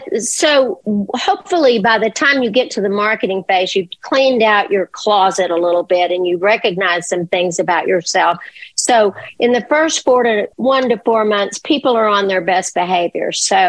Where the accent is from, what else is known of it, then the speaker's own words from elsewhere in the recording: Texas, United States; I'm going to compliment everybody. I'm from Texas. That's what we do.